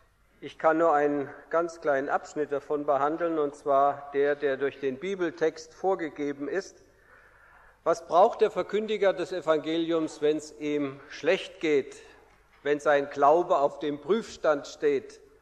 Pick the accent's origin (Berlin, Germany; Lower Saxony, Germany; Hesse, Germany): Hesse, Germany; Übrigens, ich bin Hesse, ich bin das Schwäbische nicht mächtig.